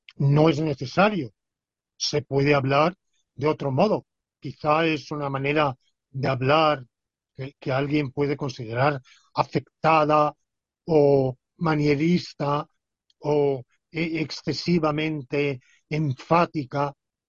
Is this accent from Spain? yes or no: yes; Spain; yo como española, yo confieso que entiendo mal lo